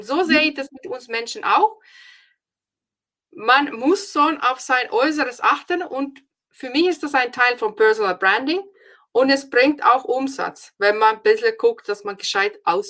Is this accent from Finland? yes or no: yes; Finland; German is a second language; moved away as an adult; now in Germany; Ich bin ja aus Finnland